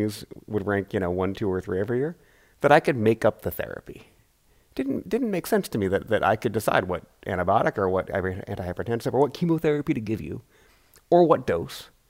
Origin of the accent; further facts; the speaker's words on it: Seattle, Washington, United States; I grew up in Seattle